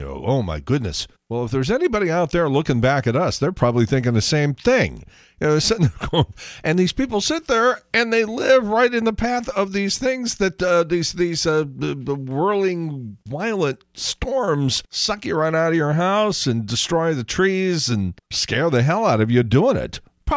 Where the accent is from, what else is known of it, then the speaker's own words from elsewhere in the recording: Chicago, Illinois, United States; Like, I grew up in Chicago and people said Colorado, and not till I moved to St. Louis did I hear Colorado.